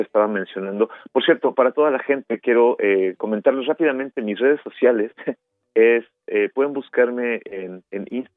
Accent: Puebla, Mexico; fuimos a Puebla, que es el lugar de donde yo soy, donde crecí, el lugar donde yo tenía conexiones

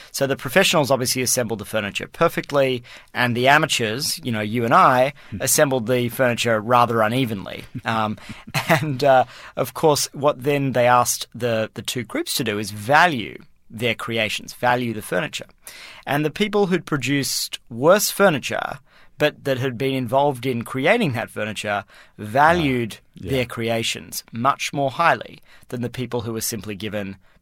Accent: Australia; moved away; when I grew up back in Australia, there were five television stations

